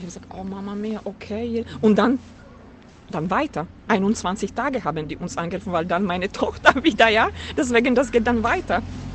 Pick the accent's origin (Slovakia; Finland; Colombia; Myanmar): Slovakia; German is a second language; now in Germany; Und ich komme aus der Slowakei und ich wollte nach Hause zu meiner Mom.